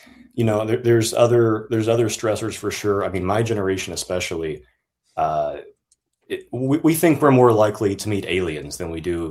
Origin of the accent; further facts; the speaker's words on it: Tennessee, United States; moved away as an adult; now in Bethlehem, United States; I am originally from Tennessee, actually. And I moved to Pennsylvania for college.